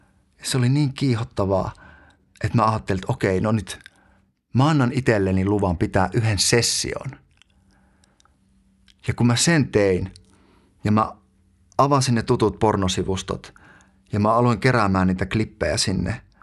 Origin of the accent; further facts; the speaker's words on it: Kemijärvi, Lapland, Finland; Mä oon kotoisin Kemijärveltä, Lapista, verrattain tavallisesta, aika pienituloisesta perheestä.